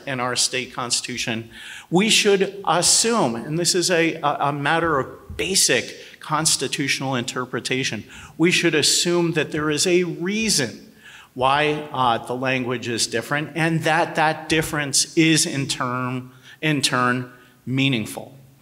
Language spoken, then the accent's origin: English; New Jersey, United States; And we found that case in my home state of New Jersey